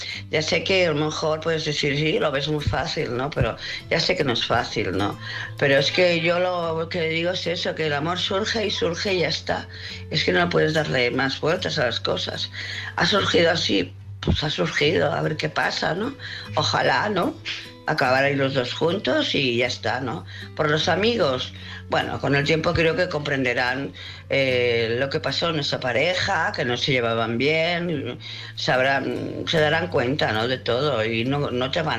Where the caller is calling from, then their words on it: Barcelona, Catalonia, Spain; Buenas noches … de Barcelona.